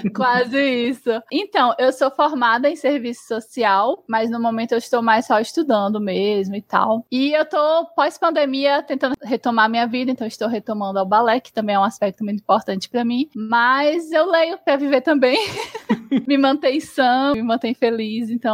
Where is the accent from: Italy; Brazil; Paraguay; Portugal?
Brazil; Ceará; Eu sou do Ceará